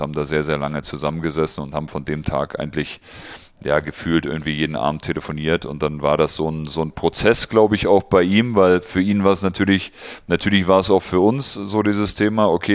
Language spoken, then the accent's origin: German; Bad Liebenwerda, Brandenburg, Germany; also born or lived in Elsterwerda; geboren bin ich in Elsterwerda, das ist direkt neben meiner Heimatstadt Bad Liebenwerder, Südbrandenburg, an der sächsischen Grenze, und es sind ungefähr 80 Kilometer von Cottbus weg.